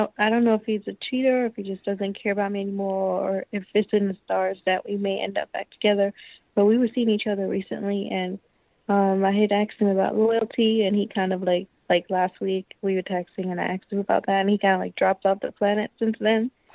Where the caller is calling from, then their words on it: New York, United States; My name is … I'm calling from New York.